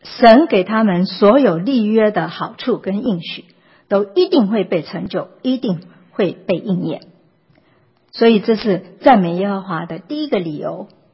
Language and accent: Chinese; China; 我们中国人的民族性是比较保守的，所以我们不习惯啊。